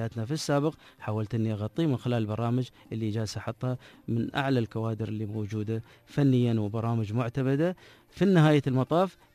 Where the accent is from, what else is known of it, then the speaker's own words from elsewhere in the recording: United Arab Emirates; كوني مشجع إماراتي